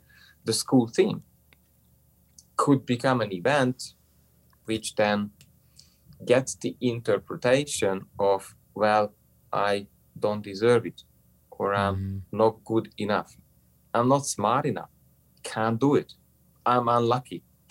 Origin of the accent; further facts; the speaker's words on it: Budapest, Hungary; English is a second language; I'm coming from Budapest.